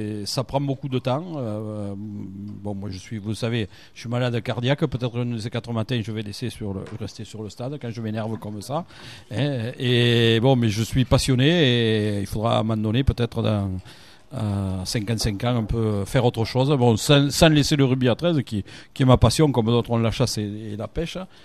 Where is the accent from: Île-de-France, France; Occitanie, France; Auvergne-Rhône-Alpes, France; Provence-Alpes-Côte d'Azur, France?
Occitanie, France; Bon, on est des Catalans, on a le sang chaud.